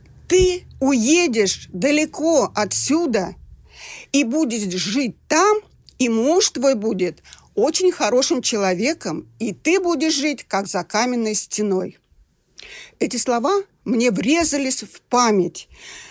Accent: Nizhny Novgorod, Nizhny Novgorod Oblast, Russia; Родилась я в Нижнем Новгороде, в обыкновенной рабочей семье.

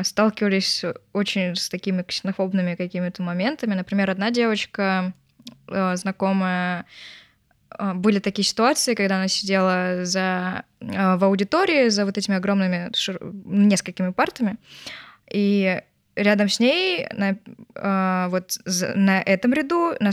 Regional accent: Mozdok, North Ossetia–Alania, Russia; Я родом из Северной Осетии, из города Моздок.

